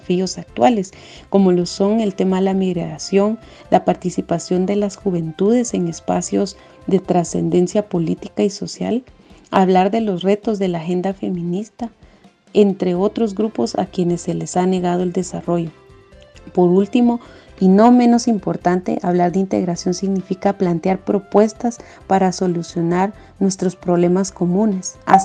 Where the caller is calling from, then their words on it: Guatemala; Un saludo desde Guatemala.